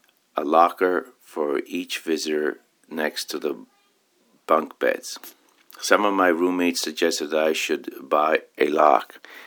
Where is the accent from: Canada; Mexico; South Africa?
Mexico; I said, I was a tourist from Mexico, which was surprising for him since not many Mexicans lived there